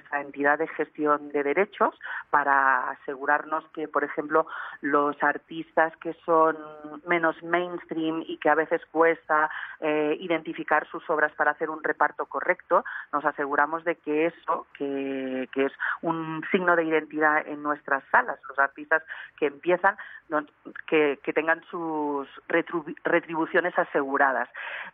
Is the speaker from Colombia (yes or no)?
no; Barcelona, Catalonia, Spain; En España se habla mucho, sobre todo en Barcelona, que es de donde yo vengo